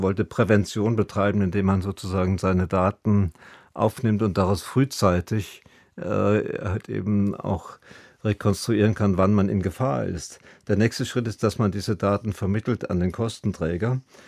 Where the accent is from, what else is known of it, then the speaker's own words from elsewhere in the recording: Steinfeld, North Rhine-Westphalia, Germany; dass Bernd Alois Zimmermann in meinem Heimatdorf, nämlich im Kloster Steinfeld, sozusagen seine humanistische Bildung erlangt hat